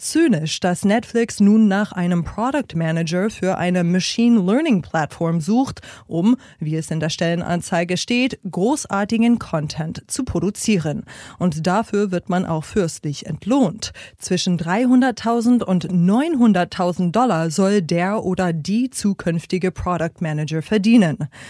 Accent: United States; Wie geht es meinem Heimatland?

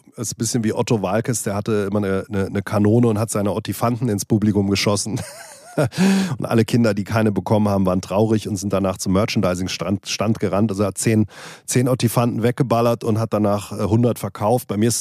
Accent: Hesse, Germany; aber ich mag natürlich Hessen, das ist meine Heimat

